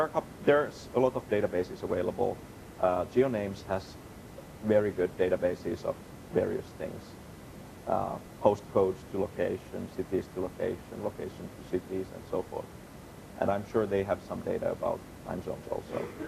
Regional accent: Helsinki, Uusimaa, Finland; the problem is, they built them for my hometown. So I get always recommendations for Helsinki, even though I'm spending a lot of time in Istanbul

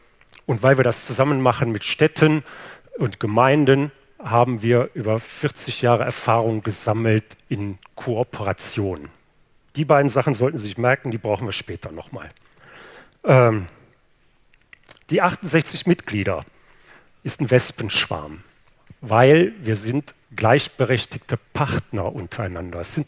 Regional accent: North Rhine-Westphalia, Germany; Ich habe gesagt, ich komme aus dem Ruhrgebiet.

